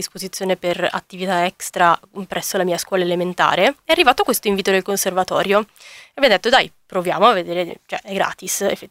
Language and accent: Italian; Alessandria, Piedmont, Italy; che io sono di Alessandria, ho fatto il conservatorio là all'inizio